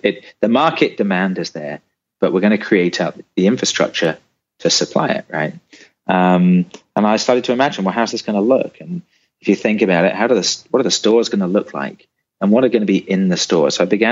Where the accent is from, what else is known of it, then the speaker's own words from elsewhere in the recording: Seattle, Washington, United States; also born or lived in United Kingdom; Because I'm kind of from Washington State, even though I was living in the UK at the time. I'd lived in Seattle for, you know, over 10 years.